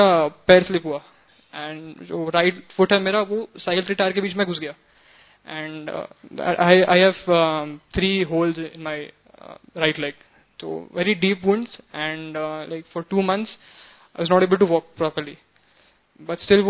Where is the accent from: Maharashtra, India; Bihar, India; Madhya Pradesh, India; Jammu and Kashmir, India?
Maharashtra, India; Pune; और मैं पुणे से हूँ